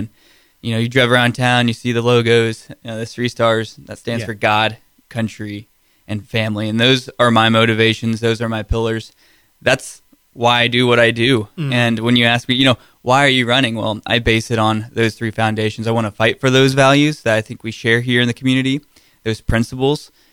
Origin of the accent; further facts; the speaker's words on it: Arlington, United States; I'm a lifelong district resident. I grew up in Arlington.